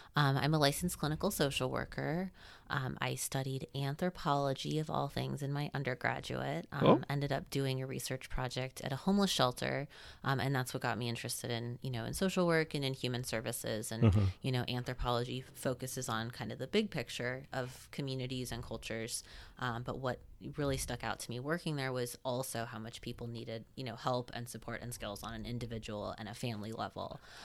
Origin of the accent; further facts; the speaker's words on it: Ormond Beach, Florida, United States; now in Gainesville, United States; No, I grew up in Ormond Beach near Daytona.